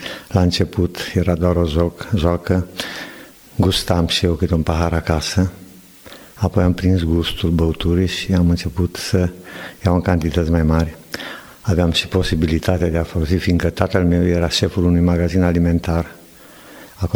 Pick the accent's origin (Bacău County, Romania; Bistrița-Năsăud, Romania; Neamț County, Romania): Neamț County, Romania; Bicaz; primii 18 ani, am copilărit în Bicaz, am făcut școala generală în Bicaz, am terminat, apoi am făcut un liceu industrial, cum se făcea în vremurile acelea, la Sighetul Mărmației